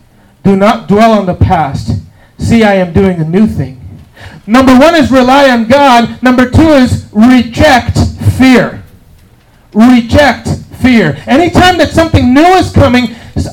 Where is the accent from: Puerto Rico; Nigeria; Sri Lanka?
Puerto Rico; This is back in Puerto Rico. And you say, Pastor, where are you from? What are you Puerto Rico, the ocean, not Charlotte Beach.